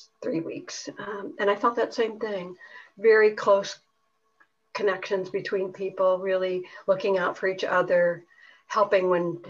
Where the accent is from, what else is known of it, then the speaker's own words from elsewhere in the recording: Midwest, United States; I grew up in the Midwest and farmed for a while after I bailed out of corporate life.